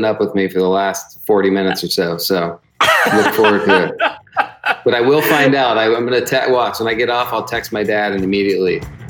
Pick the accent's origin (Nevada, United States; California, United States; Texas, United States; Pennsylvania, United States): Pennsylvania, United States; Pittsburgh; He probably has no clue, you know, who I am coming from Pittsburgh over there.